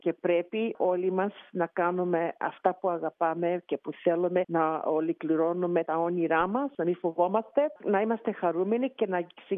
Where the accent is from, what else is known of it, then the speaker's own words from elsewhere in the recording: Thessaly, Greece; επειδή είμαι και από τη Θεσσαλία και η μαμά μου έφτιαχνε τις ωραιότερες πίτες.